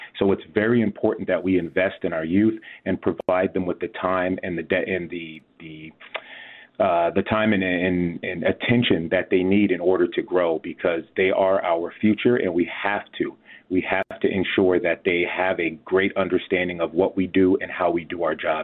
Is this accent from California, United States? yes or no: yes; San Diego, California, United States; Growing up in San Diego, California, I still remember the name of our school resource officer.